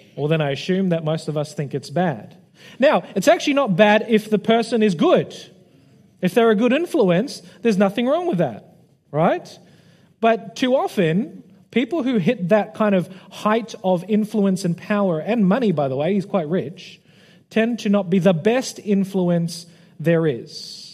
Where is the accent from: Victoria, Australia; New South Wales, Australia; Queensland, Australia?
Queensland, Australia; See, because we're from Queensland, and so when anything is less than 25, you don't go to the beach.